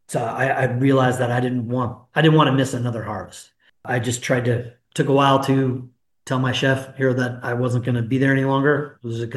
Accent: California, United States; It was just too cold and rainy for this California kid. I'm native Californian, born and raised.

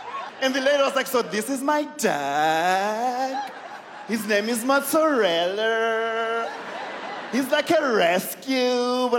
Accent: Zimbabwe; now in United States; because I come from Zimbabwe and then I moved to America.

